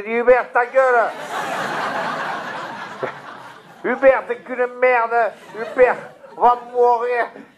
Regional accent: Montélimar, Auvergne-Rhône-Alpes, France; je suis de Montélimar.

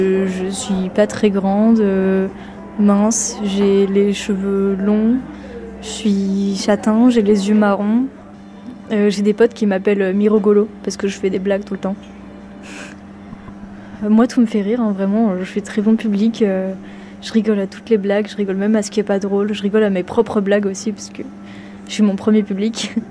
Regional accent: Valenciennes, Hauts-de-France, France; Je viens de Valenciennes.

